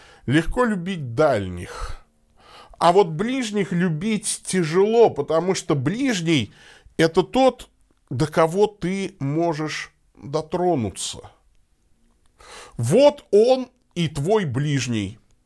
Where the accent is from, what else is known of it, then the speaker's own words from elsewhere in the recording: Tolyatti, Samara Oblast, Russia; мы с женой ехали по моему родному городу Тольятти на машине.